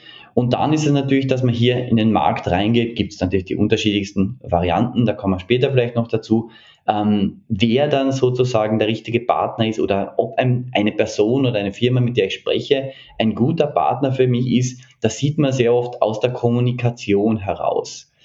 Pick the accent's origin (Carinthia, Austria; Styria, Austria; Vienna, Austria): Carinthia, Austria; now in Japan; Selbst bin ich, wie erwähnt, in Kärnten aufgewachsen, war dann noch längere Zeit hier in Japan schon als Student.